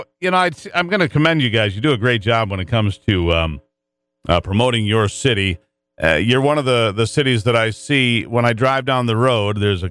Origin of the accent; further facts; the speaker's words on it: Michigan, United States; I grew up in Michigan.